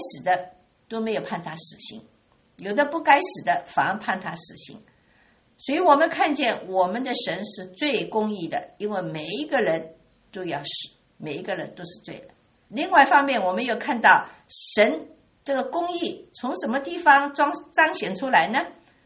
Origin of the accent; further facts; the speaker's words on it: China; 我们中国人称为圣人，不是单单干净而已